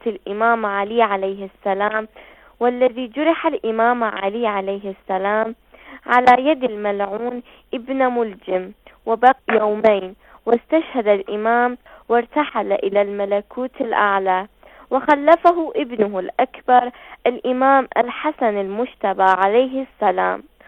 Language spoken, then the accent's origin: Arabic; Iraq; السلام عليكم، … من العراق.